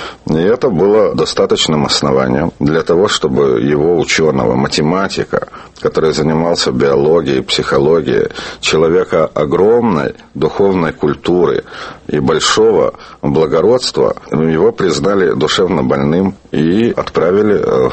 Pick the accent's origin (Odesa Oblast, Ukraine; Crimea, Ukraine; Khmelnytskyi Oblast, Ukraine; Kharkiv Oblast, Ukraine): Odesa Oblast, Ukraine; Odesa; also born or lived in Kyiv; Родился в Одессе в 1924 году. Окончил школу в Одессе.